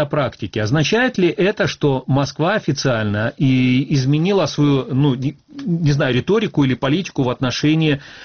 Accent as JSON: {"language": "Russian", "region": "Crimea", "country": "Ukraine", "said": "Вот я, как крымчанин, я не помню ни поездов, которые отправлялись в Крым"}